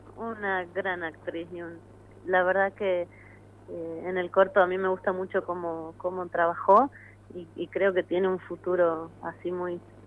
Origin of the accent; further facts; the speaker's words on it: Salta, Argentina; Yo soy salteña, yo soy de Salta y estoy viviendo en Salta, trabajo acá. He trabajado varios años en Buenos Aires y en Córdoba, pero hace unos 6 o 7 ya me radiqué definitivamente en Salta Capital